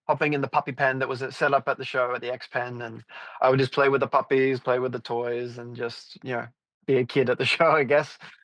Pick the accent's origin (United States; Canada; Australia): Australia; someone I grew up showing against in Australia